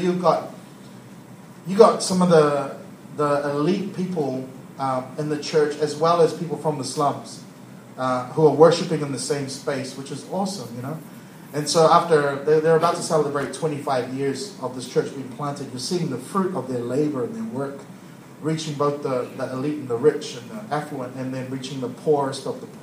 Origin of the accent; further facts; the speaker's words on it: New Zealand; Sure, I'm a Kiwi. Sure, I'm from New Zealand. And I'm proud to be from New Zealand. I'm proud to be a Samoan.